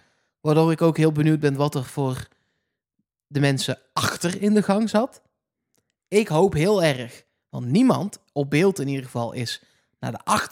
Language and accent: Dutch; The Hague, South Holland, Netherlands; En ik kom uit Den Haag. En daar hoor je helemaal niks van.